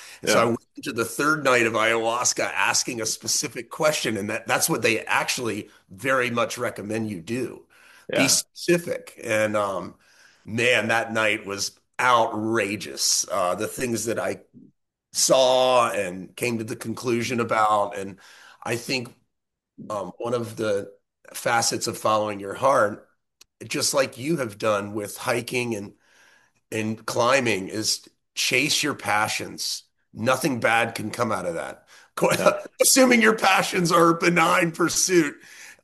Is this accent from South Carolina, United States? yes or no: yes; South Carolina, United States; I'm from South Carolina and, you're kind of taught, oh, everyone's bad and bad intentions over there.